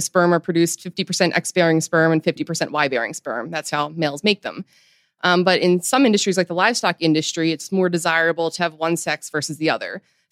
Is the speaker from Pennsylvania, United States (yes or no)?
yes; Philadelphia, Pennsylvania, United States; So going back to being born and raised in Philly, I lived in the city, so we didn't have a lot of access to wildlife.